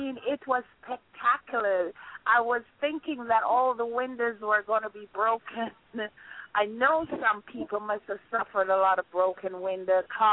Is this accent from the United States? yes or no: no; Jamaica; moved away as an adult; even though I am a Jamaican, lived there half of my life, more than half of my life, been out there, out of there for a very, very long time.